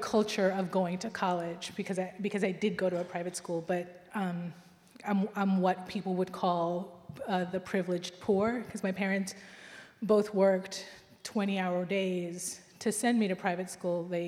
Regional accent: United States; But at the same time, I grew up in America where, you know, you go to prom, you go to college.

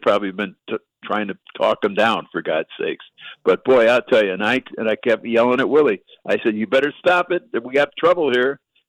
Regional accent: Chicago, Illinois, United States; and I'm born and raised in Chicago, folks. I mean, I've seen everything at least once in Chicago.

